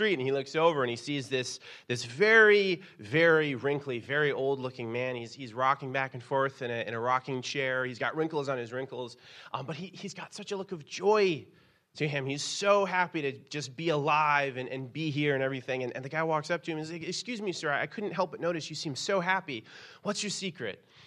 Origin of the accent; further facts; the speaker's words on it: United States; But as an American, I feel like it was my right to just ignore it.